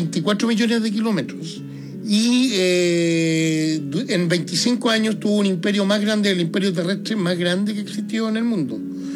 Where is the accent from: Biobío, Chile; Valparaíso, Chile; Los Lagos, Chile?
Los Lagos, Chile; Sí, pero yo soy chileno.